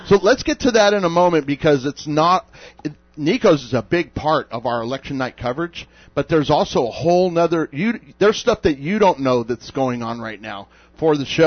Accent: Las Vegas, Nevada, United States; Yeah, I was born and raised in Vegas.

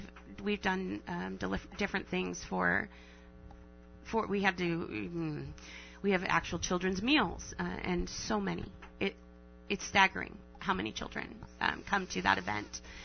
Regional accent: Oregon, United States; Yes, I'm from Oregon.

